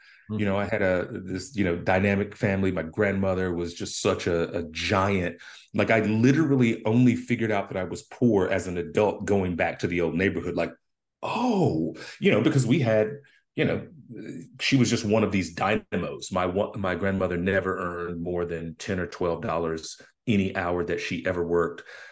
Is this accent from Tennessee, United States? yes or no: yes; Memphis, Tennessee, United States; No, I grew up in North Memphis. I was born July 27th, 1973, 50 years old.